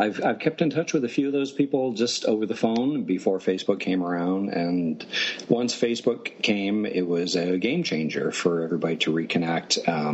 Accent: Sandusky, Ohio, United States; I grew up near Cedar Point in Sandusky, Ohio, which is a shout out to Scott in Sandusky.

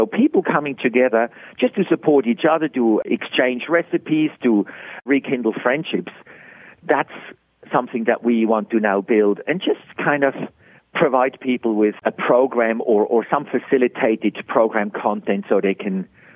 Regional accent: Switzerland; moved away as an adult; now in Australia; I was born and raised in Switzerland and into probably a God-fearing Methodist family.

